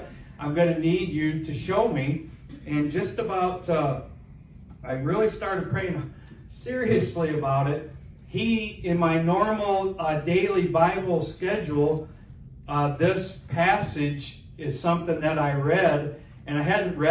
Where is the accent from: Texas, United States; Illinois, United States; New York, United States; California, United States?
Illinois, United States; Now, I'm from Chicago, or 100 miles west of Chicago, kind of out in the cornfield, so, you know, you're from Illinois, you know about Al Capone and all